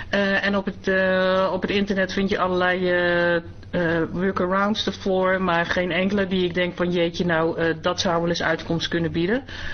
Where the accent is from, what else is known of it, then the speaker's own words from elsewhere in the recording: Netherlands; want ik ben een Nederlander, zeg ik dan.